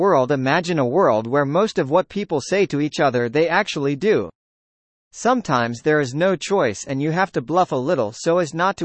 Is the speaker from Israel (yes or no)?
yes; Haifa, Haifa District, Israel; I grew up in the Danya neighborhood in Haifa, a neighborhood of the rich, but we were more than the poor.